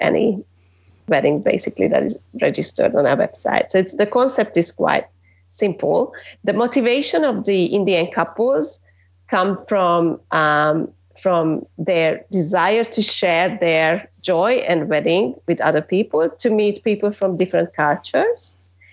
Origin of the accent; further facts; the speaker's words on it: Budapest, Hungary; English is a second language; now in Australia; I've spent the past 11 years living in Australia, but I'm originally from Hungary, Budapest